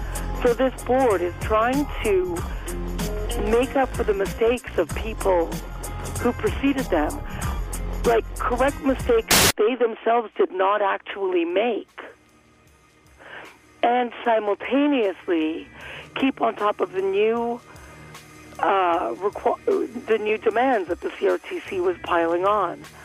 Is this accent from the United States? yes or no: no; Canada; when people find out I'm from Canada